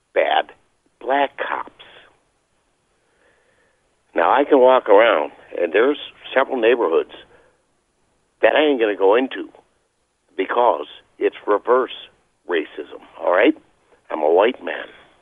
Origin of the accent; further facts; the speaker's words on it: Milwaukee, Wisconsin, United States; I'm from Milwaukee, Wisconsin. This city is so racially divided, so segregated.